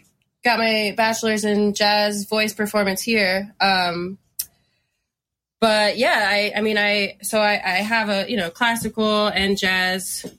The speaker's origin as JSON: {"language": "English", "town": "Fort Lauderdale", "region": "Florida", "country": "United States", "tie": "born or raised there", "lives_now": "Philadelphia, United States", "said": "But I like growing up in Fort Lauderdale, at least like for me, it was, I know there's like a ska scene down there, but I wasn't involved in that."}